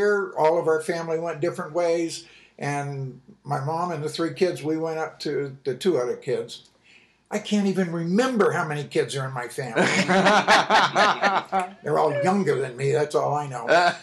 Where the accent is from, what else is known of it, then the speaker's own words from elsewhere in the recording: Norfolk, Virginia, United States; I grew up in Norfolk, Virginia. My dad was a Navy officer